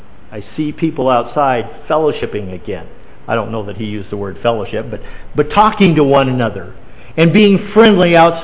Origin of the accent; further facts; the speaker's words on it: Colorado Springs, Colorado, United States; In 1981, the church that I grew up in Colorado Springs, a church of 600 people, split.